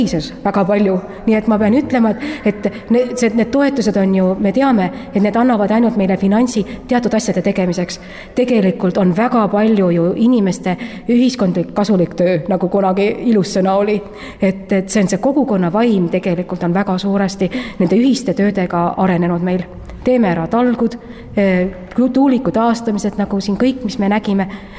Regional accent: Saare County, Estonia; ma olen rõõmus, et ma olen saarlane.

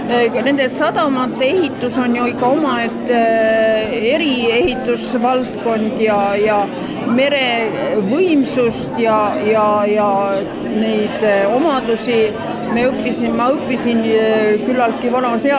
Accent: Nehatu, Harju County, Estonia; kui ma lapsena elasin Nehatu vallas, kus oli meri küll, aga meid ju mere äärde ei lastud.

